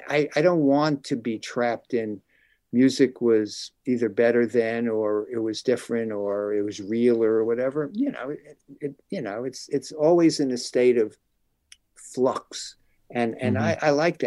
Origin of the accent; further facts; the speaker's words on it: New Jersey, United States; I can only say that when I was a wild animal growing up in New Jersey, I don't know who I was.